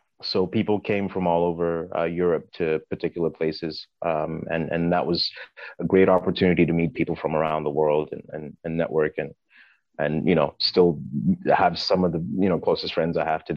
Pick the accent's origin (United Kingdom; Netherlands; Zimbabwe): Zimbabwe; now in United States; Growing up in Zimbabwe, for example